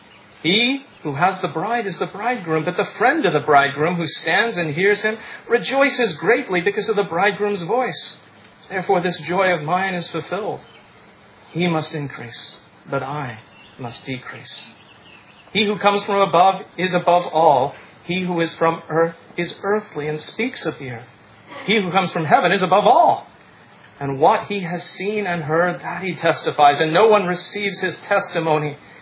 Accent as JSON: {"language": "English", "region": "England", "country": "United Kingdom", "moved": "yes", "lives_now": "United States", "said": "I watch it as an Englishman in one sense, I still don't have my citizenship, I'm working on it"}